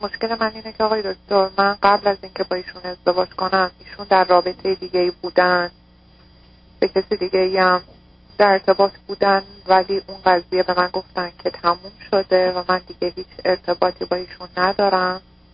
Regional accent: Iran; moved away as an adult; ما با هم از ایران اومدیم به اروپا.

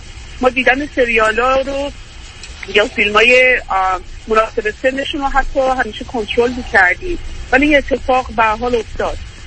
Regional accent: Iran; moved away as an adult; now in Australia; خودم و همسرم 41 سالمونه، حدود 6 سال پیش در سن 35 سالگی به همراه دو تا پسرمون داره از ایران به استرالیا مهاجرت کردیم. روی ویزای تحصیلی اومدیم اینجا

